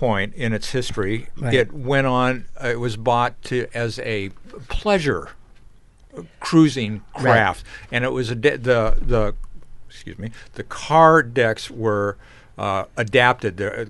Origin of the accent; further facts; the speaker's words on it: Cannon Beach, Oregon, United States; now in Astoria, United States; I was in Cannon Beach. I ended up growing up in Cannon Beach for the rest of the time. And then I left the area and I came back and I've slowly drifted up the coast and ended up here in Astoria pretty inadvertently.